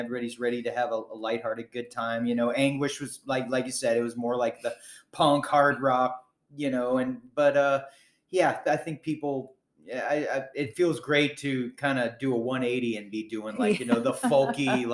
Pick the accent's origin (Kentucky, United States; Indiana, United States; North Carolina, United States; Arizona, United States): North Carolina, United States; You know, it was hard to not be fans of … growing up in North Carolina there with Georgia and Gainesville, Florida, being not too far away.